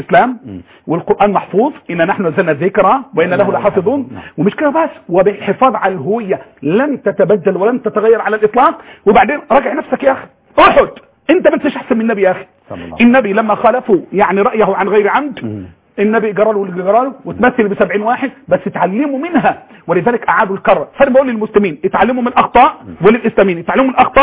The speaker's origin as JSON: {"language": "Arabic", "country": "Egypt", "said": "مصر بلدنا"}